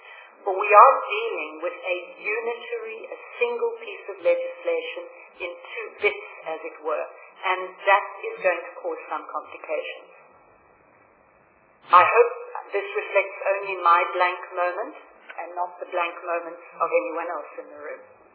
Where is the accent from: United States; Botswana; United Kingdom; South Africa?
South Africa; I am not speaking to you as a government representative this afternoon, but as a South African citizen.